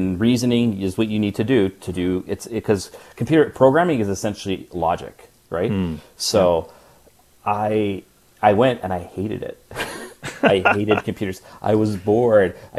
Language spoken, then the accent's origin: English; Vancouver, British Columbia, Canada; also born or lived in Victoria; I grew up in Vancouver, and then on the mainland, I graduated from high school when I was 18. I decided to go to Victoria to go to university. So that's on Vancouver Island.